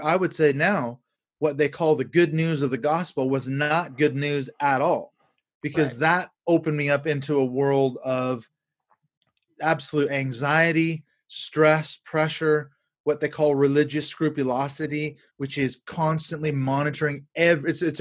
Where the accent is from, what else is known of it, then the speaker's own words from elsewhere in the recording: Seattle, Washington, United States; moved away as an adult; now in United Kingdom; Well, I was raised in Seattle, Washington. I live here in the UK now. We've been here about 14 and a half years. I actually came over here to do a PhD.